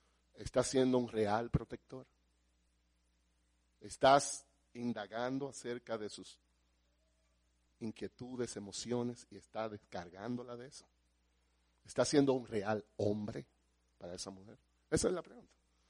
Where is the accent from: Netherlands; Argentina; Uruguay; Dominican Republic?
Dominican Republic; Yo soy dominicano, ¿ok? Todo es béisbol.